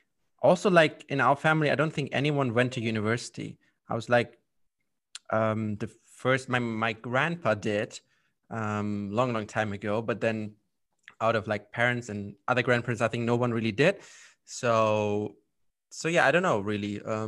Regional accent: Germany; English is a second language; moved away as an adult; now in United Kingdom; Actually, I come from Germany, so that's my background story. And then 4 years ago, I moved to the UK because I needed a new challenge

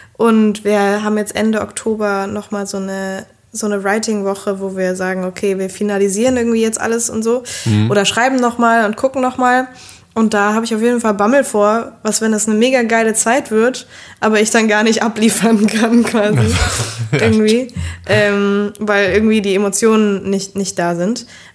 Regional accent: Prien am Chiemsee, Bavaria, Germany; also Prien hat irgendwie 10.000, 11.000 Einwohner oder sowas. Und es ist schon irgendwie jetzt ein kleines Kleinstädtchen.

